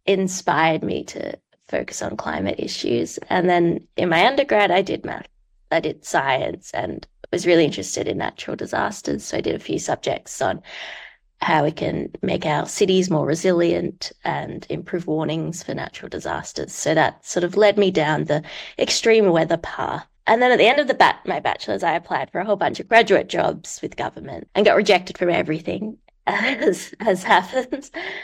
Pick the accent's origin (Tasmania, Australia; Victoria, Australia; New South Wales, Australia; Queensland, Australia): Victoria, Australia; Melbourne; I'm 28, and I'm from Melbourne, Australia.